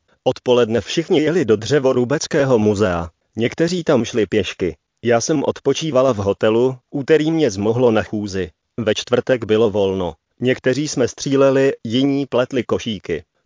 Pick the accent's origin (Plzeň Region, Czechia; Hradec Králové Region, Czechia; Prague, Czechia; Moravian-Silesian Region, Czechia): Plzeň Region, Czechia; Domažlice; born there; Jiné odpoledne jsme spáchali výlet do mého rodného města Domažlic.